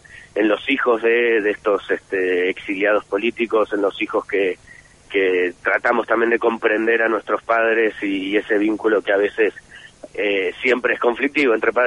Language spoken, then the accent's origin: Spanish; Argentina; now in Spain; si bien soy argentino por cultura, nací aquí en España, y bueno, la mayoría de mi vida, finalmente, por suerte, ya en democracia, viví en Argentina.